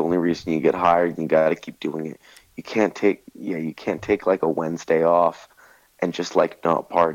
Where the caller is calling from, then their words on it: Romania; I'm in Romania.